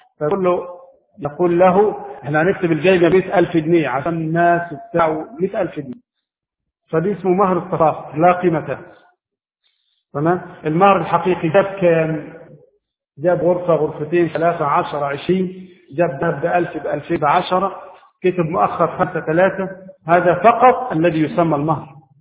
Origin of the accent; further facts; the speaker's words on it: Egypt; الصداقة عندنا في مصر